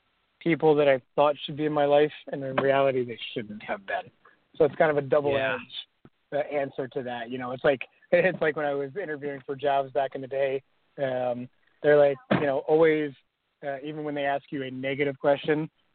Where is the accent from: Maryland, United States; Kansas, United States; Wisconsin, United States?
Maryland, United States; I grew up in Maryland, and I love Maryland, and every single summer, we would spend time at the beach